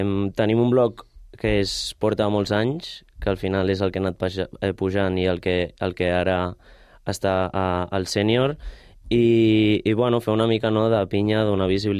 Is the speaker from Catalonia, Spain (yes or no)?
yes; Barcelona, Catalonia, Spain; jo soc de Barcelona i vaig començar a jugar a futbol sala federat al Jesús Maria, una escola d'ahir de Sant Gervasi.